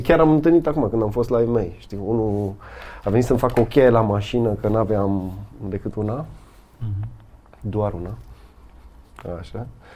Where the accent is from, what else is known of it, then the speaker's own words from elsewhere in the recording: Timișoara, Timiș County, Romania; moved away as an adult; now in Bucharest, Romania; deja am mai mult trăit în București decât în Timișoara. Am plecat la 22 de ani și acum am 48 împliniți.